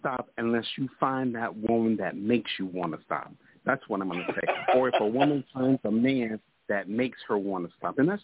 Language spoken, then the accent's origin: English; Florida, United States; She done already called me out. I'm from Florida.